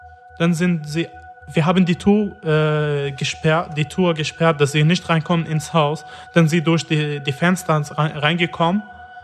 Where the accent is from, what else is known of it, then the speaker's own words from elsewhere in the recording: Damascus, Damascus Governorate, Syria; German is a second language; moved away as an adult; now in Germany; Ich bin 27 Jahre alt, seit 2 Jahren in Deutschland. Ich bin in Damaskus geboren und aus Damaskus. Ich habe mein ganzes Leben in Damaskus.